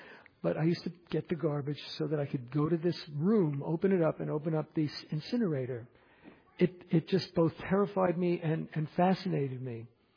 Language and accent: English; New York City, New York, United States; When I grew up in the Bronx, there was something that both fascinated me as well as terrified me.